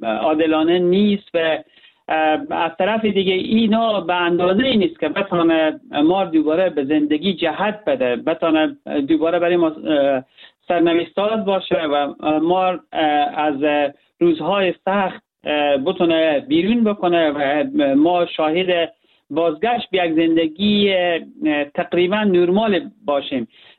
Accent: Herat, Afghanistan; به عنوان یک هراتی

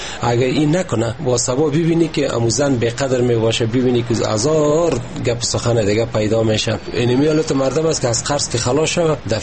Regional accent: Parwan, Afghanistan; در ولایت ما فضل خدا هر چیزی آف میشه.

